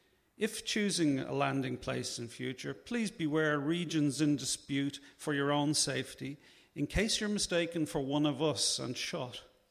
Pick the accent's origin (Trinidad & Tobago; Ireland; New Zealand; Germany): Ireland; Dublin, Leinster; now in London, United Kingdom; I'm from Dublin.